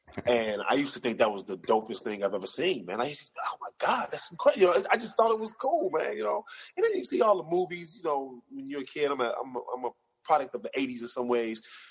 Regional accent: Chicago, Illinois, United States; Born and raised in the South Side of Chicago. I've pretty much been all over Chicago for the most part

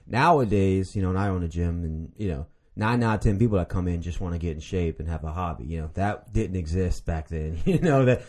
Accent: San Antonio, Texas, United States; born there; Well, I was born in San Antonio, Texas. Time my family was living in Chicago

